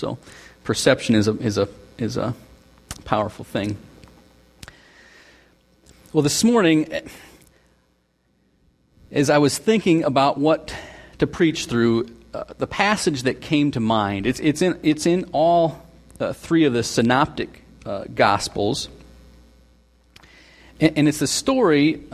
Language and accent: English; Seattle, Washington, United States; also born or lived in Illinois / Minnesota / Portland, Oregon; now in Wisconsin, United States; I'm originally from Seattle, and I've lived in Washington, of course, and Illinois and Minnesota. That's where I met my wife. And then until 2009, we were in Portland, Oregon.